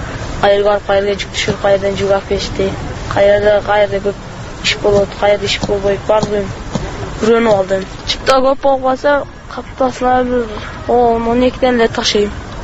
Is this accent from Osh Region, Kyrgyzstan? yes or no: yes; Butalyk, Osh Region, Kyrgyzstan; Алайдан келдим Буталык айылынан.